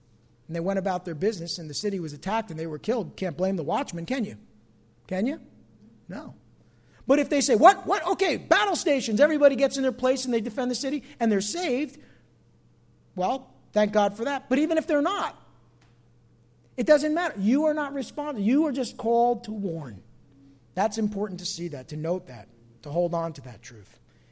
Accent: New Jersey, United States; Now, I'm from New Jersey, so this is what we did.

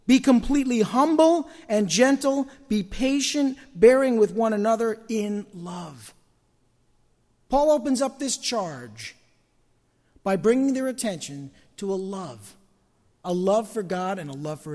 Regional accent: New Jersey, United States; We were living in New Jersey. We're from New Jersey. We've always lived here

